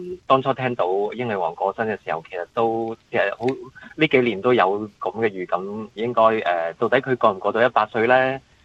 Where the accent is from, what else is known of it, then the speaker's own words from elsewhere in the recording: Hong Kong; 香港已經冇咗昔日嘅嗰種光輝啊，嗰種自豪感噶啦，我哋香港人